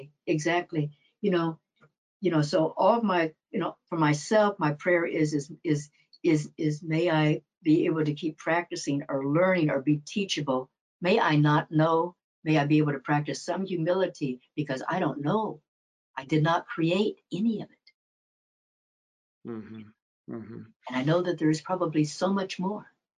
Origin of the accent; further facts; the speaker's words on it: the Ozarks, United States; I come from the Ozarks.